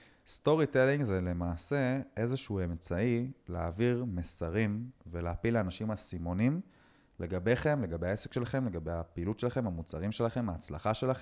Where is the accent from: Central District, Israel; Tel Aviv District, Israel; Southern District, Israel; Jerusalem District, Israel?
Central District, Israel; Netanya; אני באתי מנתניה.